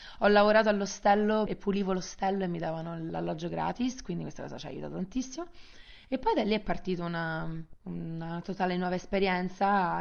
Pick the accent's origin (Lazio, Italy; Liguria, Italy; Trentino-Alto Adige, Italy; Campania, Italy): Lazio, Italy; Rome; also born or lived in England; Ho 32 anni, è nata e cresciuta a Roma. Dopo la laurea che ho fatto in Inghilterra, sono tornata a Roma